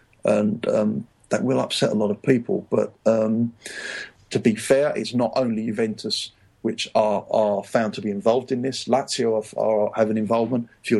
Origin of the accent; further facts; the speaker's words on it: England, United Kingdom; It was quite interesting as a Brit in Italy.